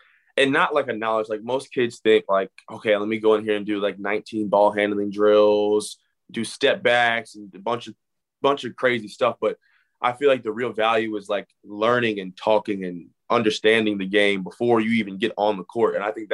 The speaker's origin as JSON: {"language": "English", "region": "Texas", "country": "United States", "said": "Like, I come from Texas, like rural Texas. You know, one, two stoplights, one gas station."}